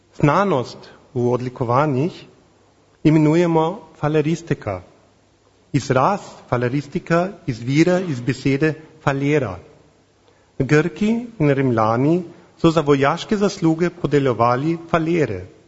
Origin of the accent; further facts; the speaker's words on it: Bavaria, Germany; Slovenian is a second language; ker večinoma veste, da sem Nemec, iz Bavarske sem, in da ne delam preveč napake, vzamem rajš listek.